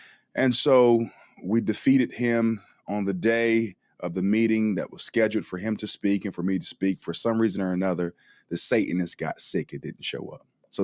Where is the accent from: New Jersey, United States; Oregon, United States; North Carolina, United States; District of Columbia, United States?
North Carolina, United States; Raleigh; also born or lived in Elizabeth City, United States; I was born in North Carolina, on the coast, a small town called Elizabeth City, North Carolina. At the age of about three, my mother moved us from Elizabeth City, North Carolina to Raleigh, North Carolina.